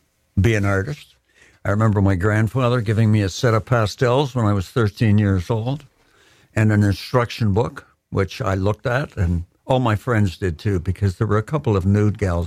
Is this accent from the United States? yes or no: no; Orillia, Ontario, Canada; I grew up in Orillia. My parents moved there when I was 13 years old. And that was the beginning.